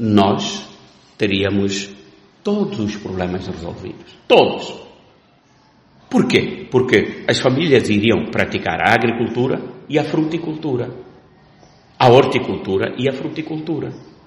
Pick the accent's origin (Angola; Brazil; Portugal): Angola; todos nós, enquanto angolanos